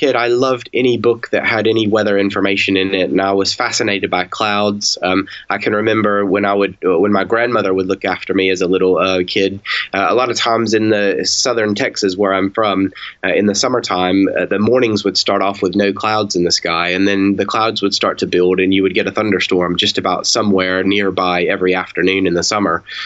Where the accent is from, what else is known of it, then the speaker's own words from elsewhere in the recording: England, United Kingdom; So I'm looking forward to the time where I can answer back by saying, well, I am English.